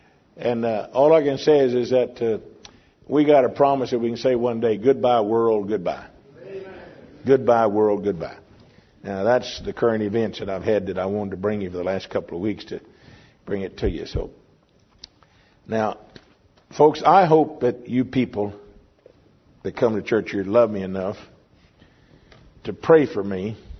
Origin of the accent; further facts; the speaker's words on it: United States; As an American, that made me feel pretty good.